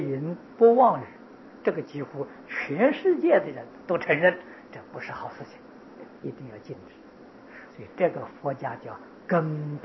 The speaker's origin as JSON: {"language": "Chinese", "country": "Taiwan"}